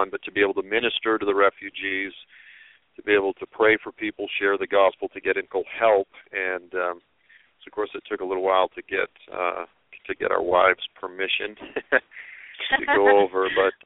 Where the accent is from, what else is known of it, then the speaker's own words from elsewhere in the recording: Massachusetts, United States; And I grew up on the South Shore, Massachusetts, South Boston area.